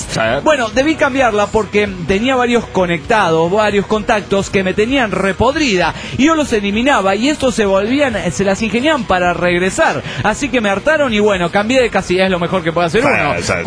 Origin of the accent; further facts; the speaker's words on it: Bahía Blanca, Buenos Aires Province, Argentina; de Bahía Blanca, Argentina.